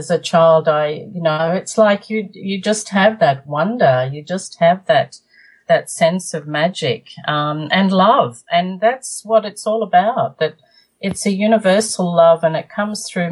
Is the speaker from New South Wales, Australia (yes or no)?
no; Buxton, Victoria, Australia; I was born in a place in Victoria where they was absolutely a magical place. That they have where I was born in Buxton, around Buxton area. It's called the Victorian High Country.